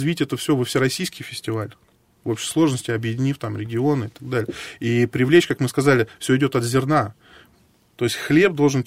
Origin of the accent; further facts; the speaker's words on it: Moscow, Russia; accent: Moscow; Я как с московским своим акцентом там приехал